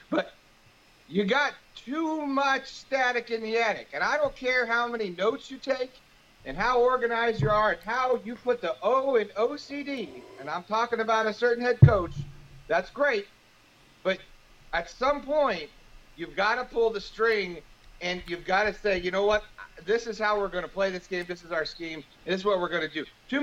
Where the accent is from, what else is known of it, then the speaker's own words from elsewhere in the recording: Colorado, United States; Look, I grew up in Colorado.